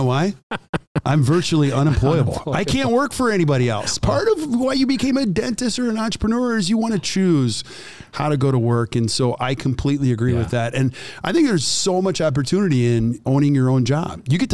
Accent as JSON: {"language": "English", "town": "Whitefish Bay", "region": "Wisconsin", "country": "United States", "tie": "born or raised there", "said": "I grew up in Whitefish Bay and my son played baseball."}